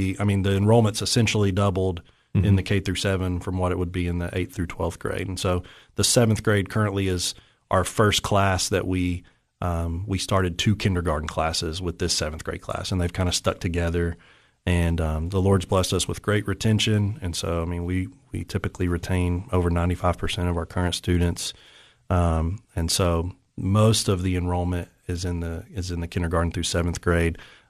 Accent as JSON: {"language": "English", "region": "Tennessee", "country": "United States", "tie": "born or raised there", "said": "I grew up in East Tennessee. Proud hillbilly from Appalachia."}